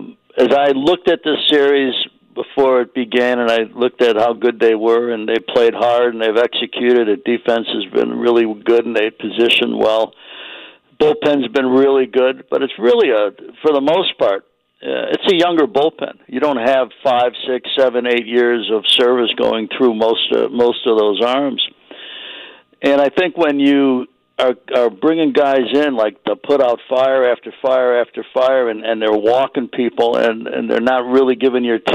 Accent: Chicago, Illinois, United States; That's the view I grew up in Chicago, was the one from left field bleachers.

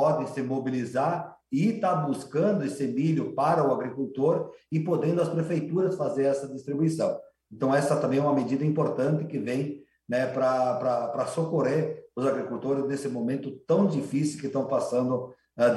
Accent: Veranópolis, Rio Grande do Sul, Brazil; eu sou lá do município de Veranópolis, lá na Serra, e lá o módulo é 12 hectares

